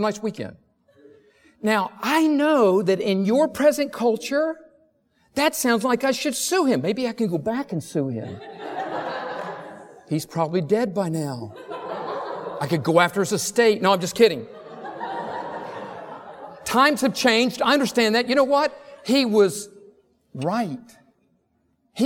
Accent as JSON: {"language": "English", "region": "North Carolina", "country": "United States", "tie": "born or raised there", "said": "I grew up in North Carolina."}